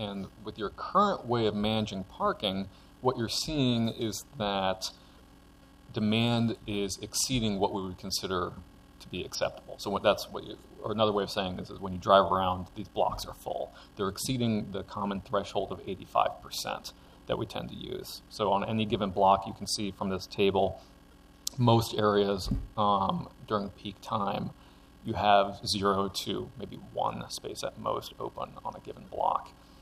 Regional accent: California, United States; and full disclosure, I'm a Californian.

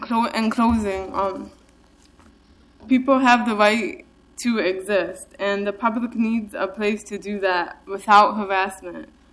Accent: New York, United States; also born or lived in Idaho / Montana / Washington; I'm originally from New York, but I've also lived in Idaho, Montana, and Washington.

